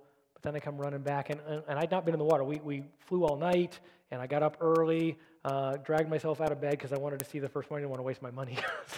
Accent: California, United States; I grew up in California, and I loved to go to the beach.

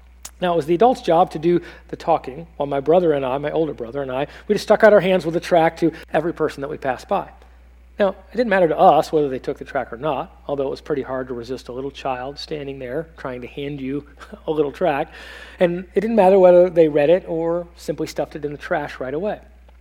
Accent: Tucson, Arizona, United States; also born or lived in San Diego, California; as we moved from Tucson, Arizona to San Diego, California, in a youth group that had a high school ministry of door-to-door witnessing.

